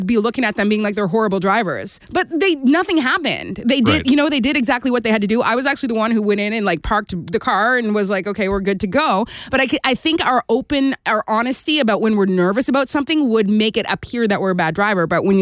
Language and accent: English; the Maritimes, Canada; now in Montreal, Canada; when I moved to Montreal, I had to learn that you don't always let people go because I grew up in the Maritimes and you're always making space for everyone.